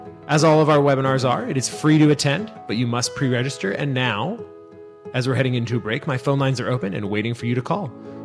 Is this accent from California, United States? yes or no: yes; California, United States; In the state of California, my home state, it was averaging $5.13 per gallon.